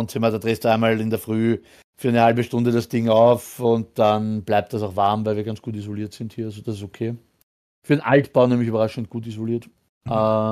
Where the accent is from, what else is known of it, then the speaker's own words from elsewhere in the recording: Austria; aber die Anbieter bei uns in Österreich geben es nicht so gut an die Endverbraucher weiter noch nicht.